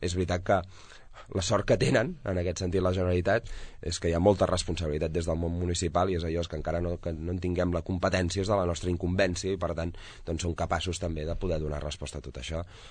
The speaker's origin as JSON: {"language": "Catalan", "region": "Catalonia", "country": "Spain", "said": "consells comarcals que són més petits que el meu poble, que està allà al Vallès"}